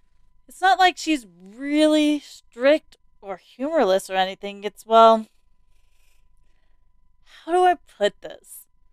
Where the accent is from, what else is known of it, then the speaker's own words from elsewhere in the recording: United States; born there; I've never been to Mexico. I don't know anything about it. I was born in America. I live in America.